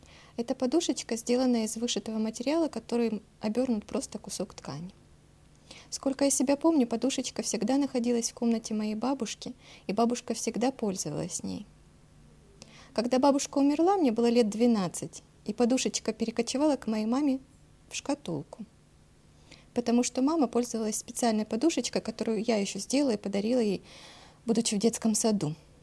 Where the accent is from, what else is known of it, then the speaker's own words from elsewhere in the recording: Ukraine; Я приехала с Украины.